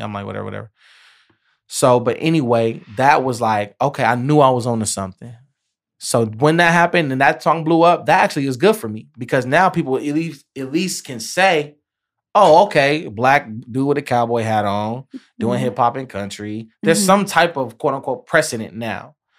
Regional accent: Compton, California, United States; And I'm from Compton. Like, just the brand of Compton alone already speaks volumes

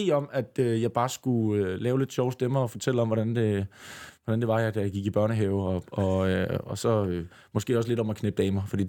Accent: Aarhus, Central Denmark Region, Denmark; selvom jeg er fra Aarhus

